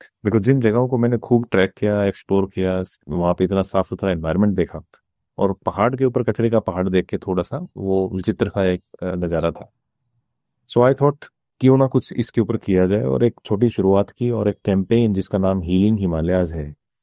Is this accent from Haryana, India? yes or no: yes; Haryana, India; moved away as an adult; now in Himachal Pradesh, India; और मैं मूलतः हरियाणा से रहने वाला हूँ और पिछले 16 साल से मैं हिमाचल प्रदेश में रह रहा हूँ।